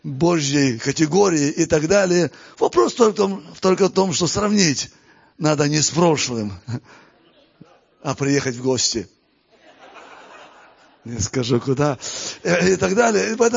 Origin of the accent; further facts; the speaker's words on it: Kazakhstan; хотя в детстве жил в Казахстане